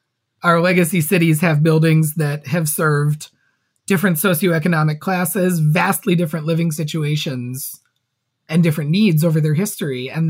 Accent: Minneapolis, Minnesota, United States; You know, my hometown, you know, Minneapolis just legalized, or they passed a plan to legalize triplexes citywide

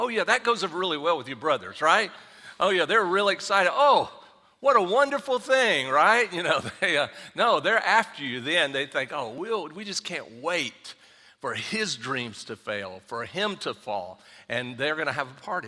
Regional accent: the South, United States; But I'm from the South anyway, so I like that.

